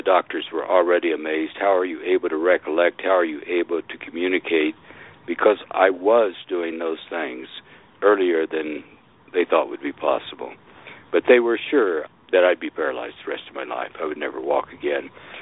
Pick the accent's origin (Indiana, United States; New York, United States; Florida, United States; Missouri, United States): Missouri, United States; I grew up in the Missouri Ozarks, born on a farm, no running water, no electricity, obviously no telephone, no TV, no radio